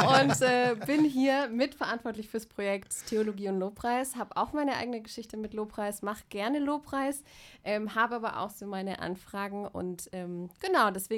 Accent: Kassel, Hesse, Germany; ich komme aus Kassel, wohne mit meinem Mann hier in Kassel

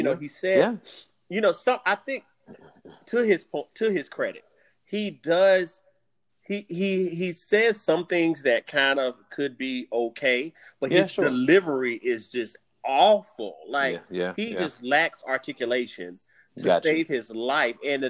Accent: South Carolina, United States; So he then came to my home state, good old South Carolina.

